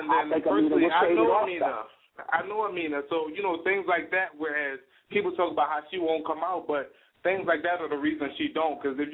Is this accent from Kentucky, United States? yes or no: no; Philadelphia, Pennsylvania, United States; I'm from Philly, so we talk about things